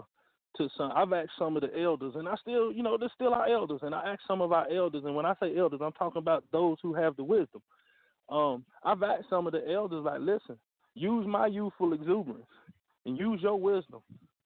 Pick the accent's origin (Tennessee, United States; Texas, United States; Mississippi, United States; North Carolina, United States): North Carolina, United States; Gastonia; Well, I grew up in Gastonia. Grew up on York Street, between York Street and Dallas.